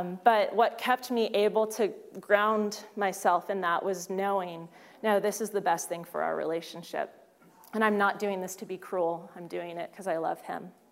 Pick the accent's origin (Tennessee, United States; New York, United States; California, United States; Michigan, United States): California, United States; San Diego; I'm from San Diego